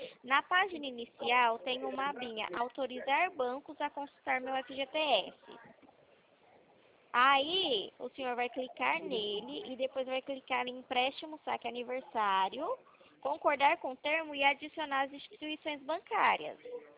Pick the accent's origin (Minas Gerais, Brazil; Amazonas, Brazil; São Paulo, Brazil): São Paulo, Brazil; Presidente Prudente; sou de Presidente Prudente, interior de São Paulo.